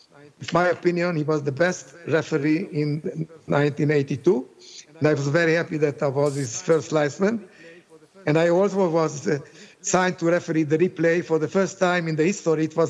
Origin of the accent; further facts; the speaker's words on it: Hungary; first language Hungarian; English is a second language; I speak Hungarian, it's my mother language.